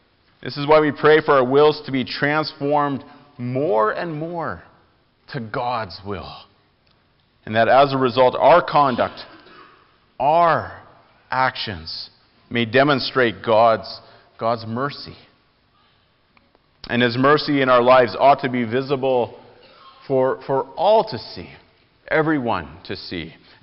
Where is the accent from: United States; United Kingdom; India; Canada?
Canada; As Canadian citizens, we may travel to other countries such as Australia or the States or Mexico.